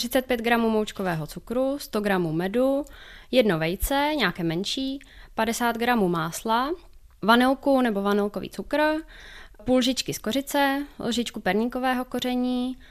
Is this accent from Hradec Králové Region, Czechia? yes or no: yes; Hradec Králové Region, Czechia; Já nejsem z Miletína, my jsme od Trutnova kousek